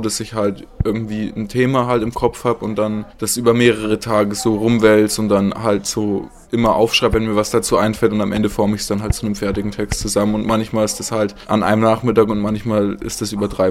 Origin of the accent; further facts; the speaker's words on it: Hof, Bavaria, Germany; Ich komme aus Hof.